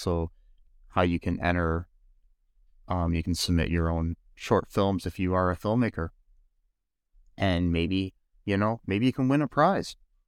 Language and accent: English; Toledo, Ohio, United States; I mean, I come from Toledo in Ohio, and Toledo's not necessarily that great of a city either.